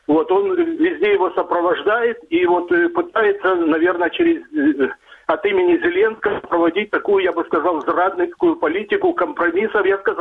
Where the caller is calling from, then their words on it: Dnipro, Dnipropetrovsk Oblast, Ukraine; Добрый вечер … город Днепр.